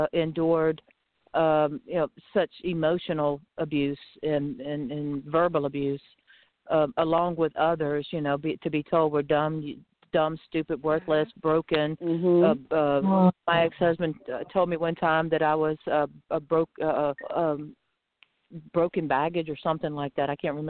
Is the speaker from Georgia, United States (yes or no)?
yes; Augusta, Georgia, United States; He headed up the CASA and the Advocacy Center in Augusta, Georgia, my hometown.